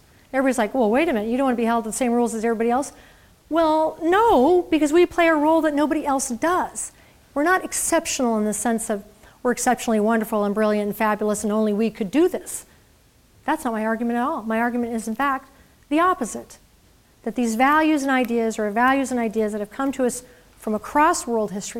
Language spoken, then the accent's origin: English; California, United States; We're from California. If you bring a paper a plastic fork to school three times, you're out. You know, I mean, like, we're so nonviolent, California's ridiculous.